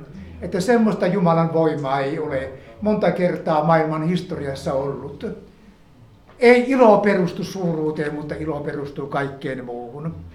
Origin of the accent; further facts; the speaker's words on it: Hankasalmi, Central Finland, Finland; Ja meillä Hankasalmella me oltiin niin lain alla oleva seurakunta, että pienet pojatkin antoivat kymmenykset.